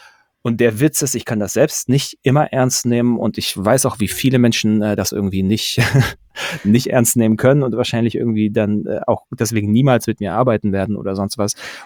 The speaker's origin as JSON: {"language": "German", "town": "Pforzheim", "region": "Baden-Württemberg", "country": "Germany", "tie": "born or raised there", "said": "Ich bin in Pforzheim groß geworden"}